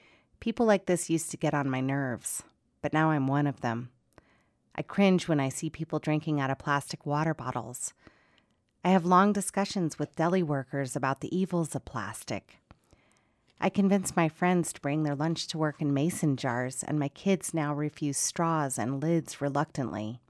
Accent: Paonia, Colorado, United States; it was some plastivists from my hometown of Paonia in the mountains of Colorado that got me started on my anti-plastic journey.

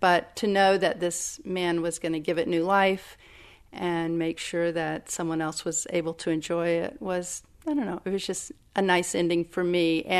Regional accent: Kentucky, United States; born or raised there

